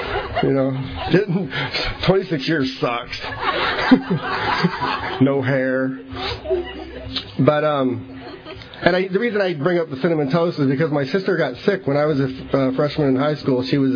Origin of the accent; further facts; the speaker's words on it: Riverside, California, United States; So I grew up, we're from Riverside.